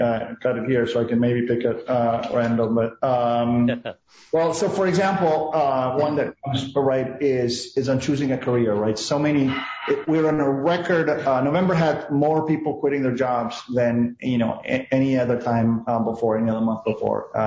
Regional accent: Argentina; moved away as an adult; now in United States; I was born and raised in Argentina. I came to the U.S. Because of the amazing universities here, so I came to attend MIT. I drove across the country to move to California

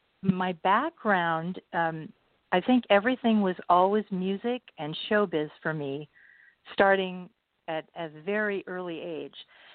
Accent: Los Angeles, California, United States; born there; also born or lived in Portland, Oregon; it was sort of back and forth between Southern California, where I was born. I was born in Los Angeles. And then my mother's family all lived in Portland, Oregon. So my parents were back and forth between California and Oregon many times.

